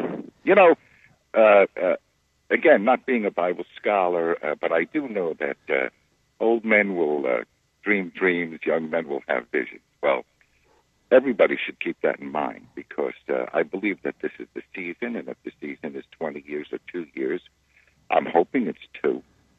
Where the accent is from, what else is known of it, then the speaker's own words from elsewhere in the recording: New York, United States; New York.